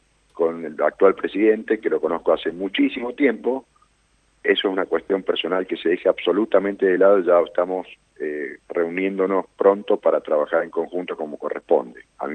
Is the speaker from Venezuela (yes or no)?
no; Mendoza, Argentina; más que nada como mendocino e hincha del deporte